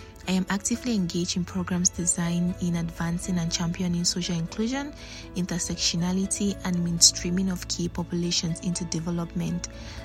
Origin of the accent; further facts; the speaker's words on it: Cameroon; I come from Cameroon.